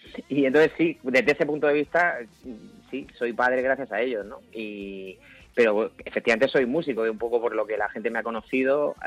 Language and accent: Spanish; Region of Murcia, Spain; Sí, porque es donde nací. No sé si el orden es el correcto, pero sí es donde nací, la verdad, y me gusta mucho mi tierra.